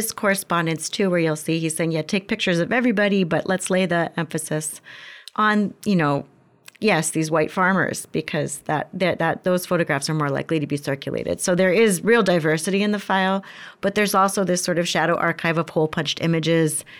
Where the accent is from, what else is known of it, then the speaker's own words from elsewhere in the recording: Florida, United States; You know, Florida, my home state, fantasy is the big industry.